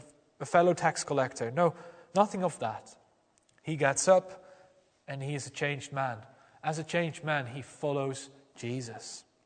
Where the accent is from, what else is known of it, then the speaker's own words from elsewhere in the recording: Netherlands; in my home country, the Netherlands